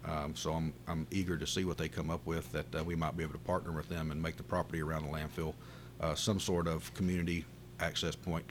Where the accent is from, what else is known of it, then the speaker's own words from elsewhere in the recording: United States; I certainly can remember a time growing up in Coffee County where they had a lot of convenience centers scattered out